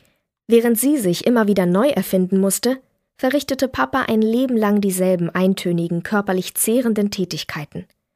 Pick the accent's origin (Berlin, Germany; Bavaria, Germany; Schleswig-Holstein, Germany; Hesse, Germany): Berlin, Germany; Ich bin im Märkischen Viertel mit Kindern aufgewachsen